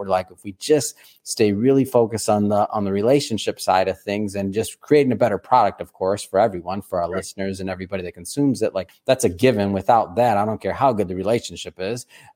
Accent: Detroit, Michigan, United States; And I grew up in Detroit, right on the border there. So Ambassador Bridge, been over that more times than I can imagine

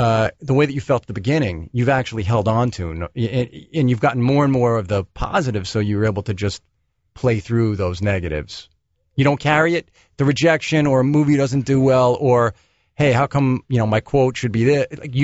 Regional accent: New York, United States; Well, I'm a New Yorker, so when I'm in L.A. driving around to Hollywood meetings in the car, we're always going diagonal the whole time.

